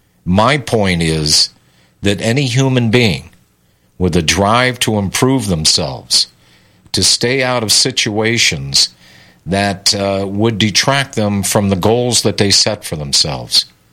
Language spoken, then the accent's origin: English; United States; I am an American. I am of a different color, but I am American.